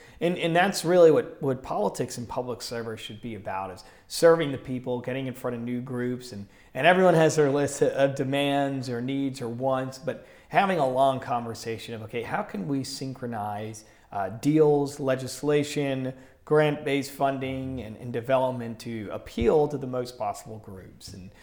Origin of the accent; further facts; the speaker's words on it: Terre Haute, Indiana, United States; So I was born and raised in Terre Haute, Indiana, the son of immigrants.